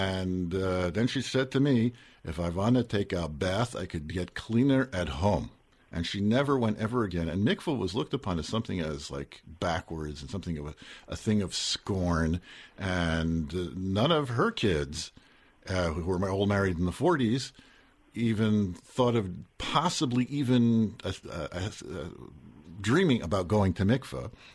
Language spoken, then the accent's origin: English; United States; Is it just because we're American and we don't do things like third world countries?